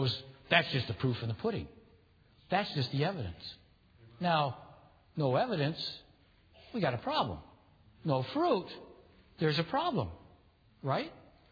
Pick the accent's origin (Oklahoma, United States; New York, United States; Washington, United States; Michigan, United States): Michigan, United States; And, of course, I'm a kid from Michigan.